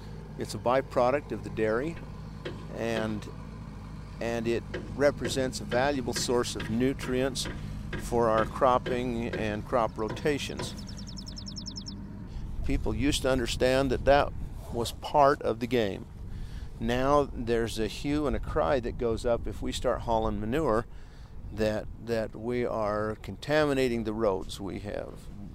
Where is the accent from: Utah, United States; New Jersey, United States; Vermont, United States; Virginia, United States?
Utah, United States; Salt Lake City; I grew up in Salt Lake City on the East Bench. I come from a non-farm background